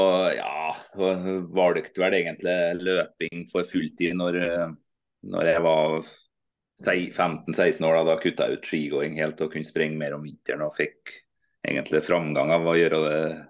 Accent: Rennebu, Trøndelag, Norway; jeg er jo fra Rennebu da, fra Rennebu kommune i gamle Sør-Trøndelag

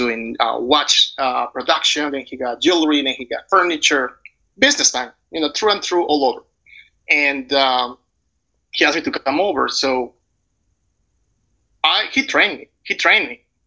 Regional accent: Arequipa, Peru; English is a second language; moved away as an adult; now in New York, United States; I was raised traditionally in a very traditional household in Peru, in Arequipa, in the south of Peru

